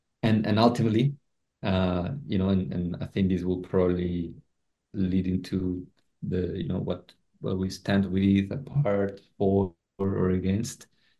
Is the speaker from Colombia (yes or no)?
yes; Colombia; I'm from Colombia, and there it's the way that we're raised is so populous drama.